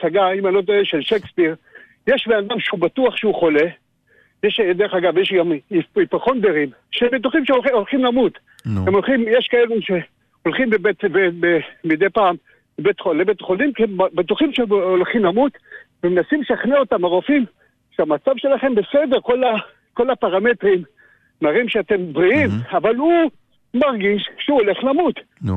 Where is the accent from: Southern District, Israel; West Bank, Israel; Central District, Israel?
Central District, Israel; Shoham; אני משוהם.